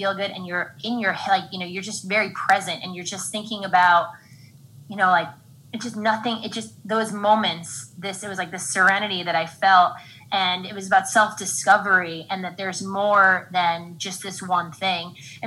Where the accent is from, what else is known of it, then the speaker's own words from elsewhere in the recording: New Jersey, United States; also born or lived in Boston; now in Central Jersey, United States; we ended up moving from Boston to New Jersey. I grew up in Northern Jersey, but my dad and lived here in Central Jersey.